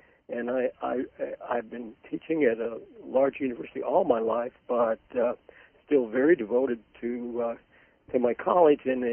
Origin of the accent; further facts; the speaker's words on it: London, United Kingdom; born there; I was born in London, England.